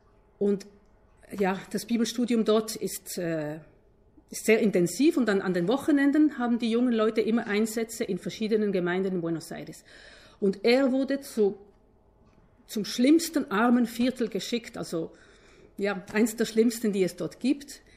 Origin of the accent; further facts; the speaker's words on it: Uruguay; Ich bin aus Uruguay.